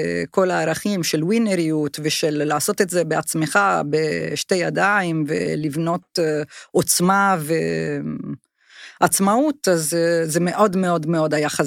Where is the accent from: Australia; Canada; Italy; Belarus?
Italy; now in Israel; עזוב שידעתי בגלל שבאתי מאיטליה, אז ידעתי מה זה כדורגל בעוצמה של מועדון